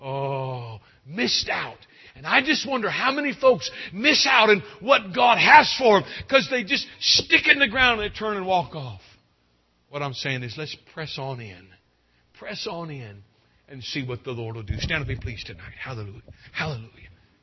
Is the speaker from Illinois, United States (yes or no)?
no; California, United States; But I was born and raised in the foothills, beautiful part of California, the foothills there, the gold country.